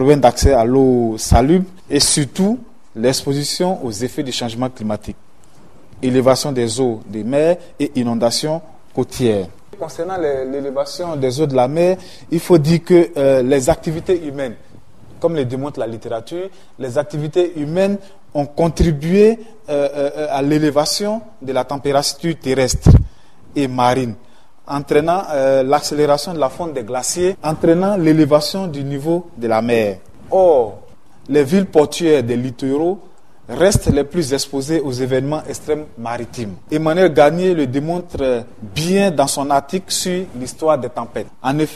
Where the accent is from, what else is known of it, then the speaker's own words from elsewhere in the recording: Côte d’Ivoire; Mais chez nous, en Côte d'Ivoire, non